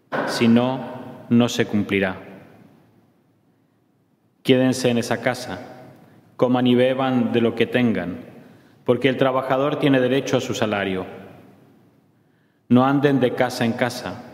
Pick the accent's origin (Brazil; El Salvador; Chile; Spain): Chile; Yo me acuerdo de niño, en Chile estaba al borde de la guerra con Argentina.